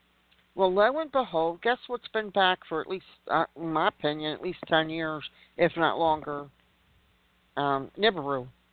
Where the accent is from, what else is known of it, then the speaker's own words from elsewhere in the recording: United States; I'm embarrassed that I'm an American, quite frankly.